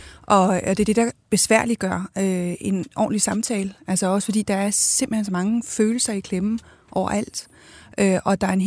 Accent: Chile; now in Denmark; jeg er fra Chile

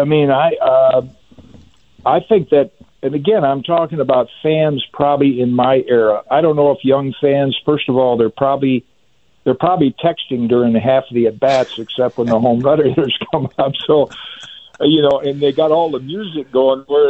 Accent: Michigan, United States; when I was a kid growing up in Michigan, on a Sunday afternoon, I could listen to 8 games.

